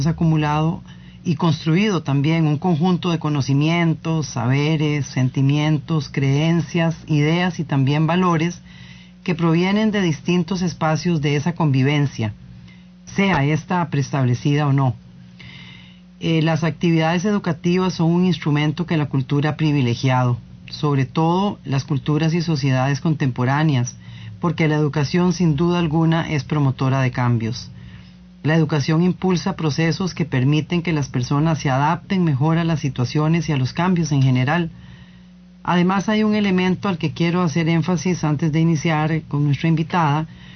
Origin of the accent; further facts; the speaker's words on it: Costa Rica; lo que hoy somos como sociedad costarricense y como sociedad global.